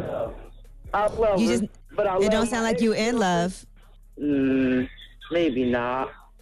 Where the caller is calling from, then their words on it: Trenton, New Jersey, United States; I'm calling from Trenton, New Jersey.